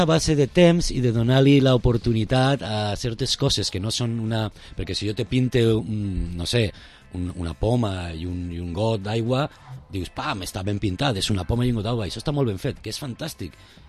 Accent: Vila-real, Valencian Community, Spain; mon pare és de Castelló, ma mare és de Vila-real, jo sóc de Vila-real, jo nascut així.

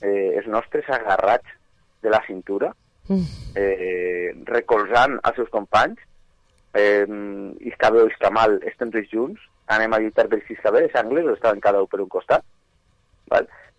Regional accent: Valencian Community, Spain; first language Valencian; Sent el valencià, la meva llengua, parlen les meues les expressions que nosaltres diem quan ens enfadem

